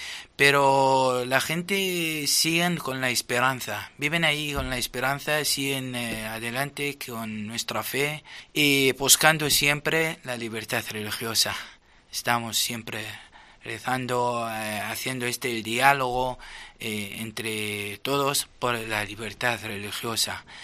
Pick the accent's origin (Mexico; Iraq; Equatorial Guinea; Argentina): Iraq; Qaraqosh, Nineveh; Y es un sueño, claro, ese porque es el primer papa que va a Irak y además que va a mi ciudad, y porque ese Caracos es muy importante